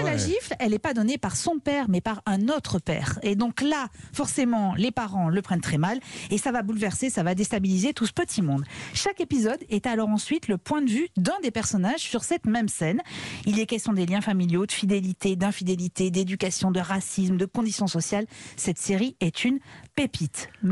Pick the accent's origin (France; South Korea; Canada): France; South; la gifle, la torgnole, comme on dit chez nous dans le Sud